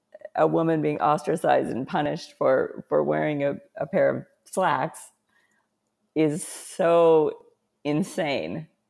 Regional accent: St. Louis, Missouri, United States; born there; And then when I was born in St. Louis, that's where the headquarters is of the United Pentecostal Church.

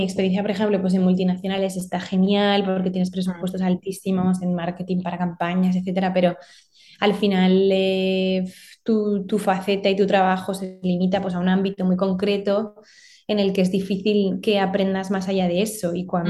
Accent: Zaragoza, Aragon, Spain; also born or lived in Barcelona; Sí, a ver, realmente nosotros estábamos viviendo en Barcelona. Somos de Zaragoza, pero cuando nació la marca estábamos viviendo en Barcelona, pues por temas laborales de nuestros anteriores trabajos estábamos viviendo en Barcelona.

